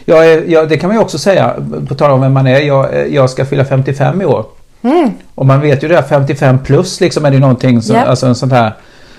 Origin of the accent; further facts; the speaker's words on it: Småland, Sweden; accent: Småland dialect; now in Stockholm, Sweden; Jag har ju bott 20 år i Stockholm, men jag har liksom inte riktigt fått bort, eller jag har inte alls fått bort min småländska, utan den finns ju där som ganska stabil. Så stolt smålänning.